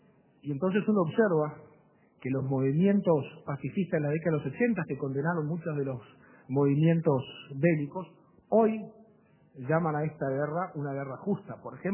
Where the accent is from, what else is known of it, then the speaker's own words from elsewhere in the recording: Uruguay; somos uruguayos y judíos